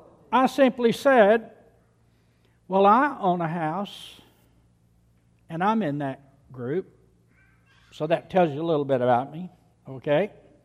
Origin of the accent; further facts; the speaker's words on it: United States; But I was born here. I live here. I am a citizen of this great country, this great experiment in constitutional freedom.